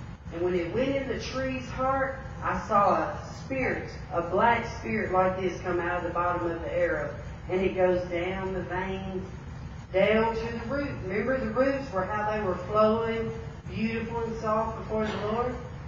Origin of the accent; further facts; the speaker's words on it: Nashville, Tennessee, United States; It was called Nashville, just because I'm from Nashville, born and raised.